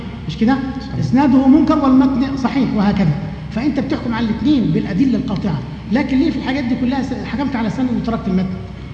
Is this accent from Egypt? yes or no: yes; Egypt; عندنا في مصر